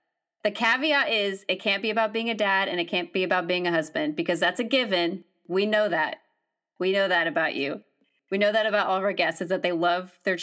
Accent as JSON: {"language": "English", "region": "Deep South", "country": "United States", "tie": "born or raised there", "said": "Well, see, I grew up in the Deep South, so like hunting is just."}